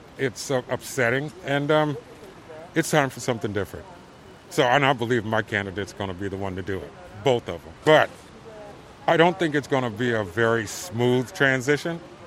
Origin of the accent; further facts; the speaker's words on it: Philadelphia, Pennsylvania, United States; I'm from North Philly and 65.